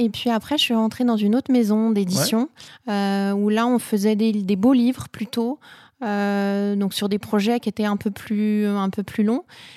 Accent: Niort, Nouvelle-Aquitaine, France; born there; Et oui, je suis née à Niort en 1977.

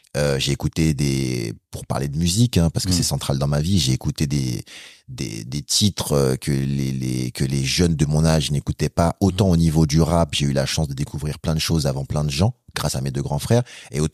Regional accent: Épinay-sur-Seine, Île-de-France, France; Donc moi, je viens d'Épinay-sur-Seine, une ville à côté de Saint-Denis.

